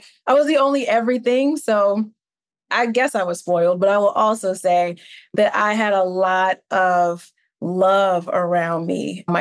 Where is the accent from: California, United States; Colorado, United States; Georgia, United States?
Georgia, United States; Newton; also born or lived in Newark, New Jersey; And even though I was born in Newark, New Jersey, I actually, my first 3 years, my formative years, I was raised in Newton, Georgia.